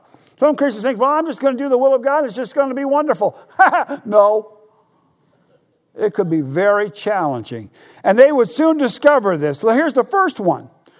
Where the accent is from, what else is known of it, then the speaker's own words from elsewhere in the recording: Ledyard, Connecticut, United States; I was born in L&M 7 miles from here, and I grew up in Ledyard 3 miles from here.